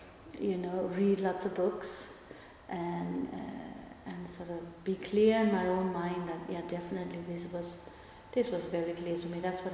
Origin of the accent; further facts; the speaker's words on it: Denmark; I grew up in Denmark, a Christian, supposedly Christian country